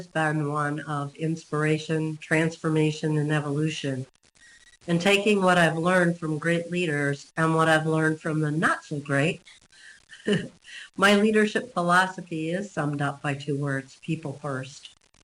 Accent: Chippewa Falls, Wisconsin, United States; now in Hebron, United States; Well, I hail from the great state of Wisconsin. I was born and raised in Chippewa Falls. I now live just over the border in Hebron, Illinois, with my husband.

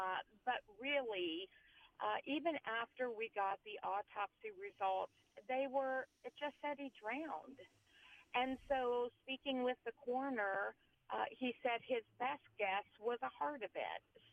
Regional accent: Indiana, United States; We grew up in Midwestern Indiana, and we had the opportunity.

